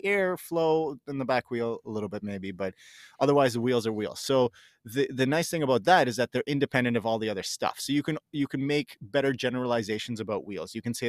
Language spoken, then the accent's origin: English; Canada; I'm talking Canadian dollars, New Zealand. I mean, you guys maybe a little bit more on your side, but our dollar isn't super strong either right now.